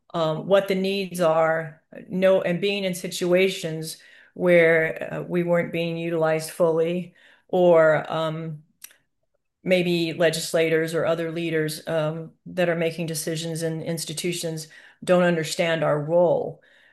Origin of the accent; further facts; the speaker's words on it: Texas, United States; Well, I'm from Texas, and we don't go fast in Texas.